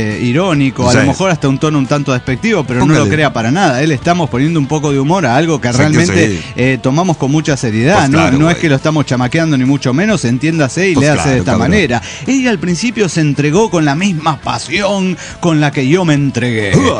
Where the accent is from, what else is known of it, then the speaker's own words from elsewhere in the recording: Reynosa, Tamaulipas, Mexico; de Reynosa, Tamaulipas, México.